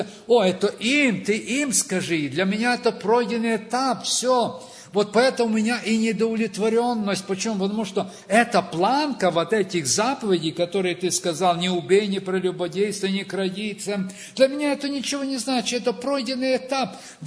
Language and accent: Russian; Western Ukraine, Ukraine; я говорю, ну, я с Западной Украины приехал.